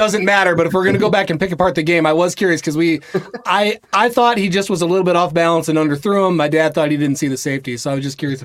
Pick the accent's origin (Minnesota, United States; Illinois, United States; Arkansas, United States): Minnesota, United States; I'm a Minnesota sports fan. I'm a Minnesotan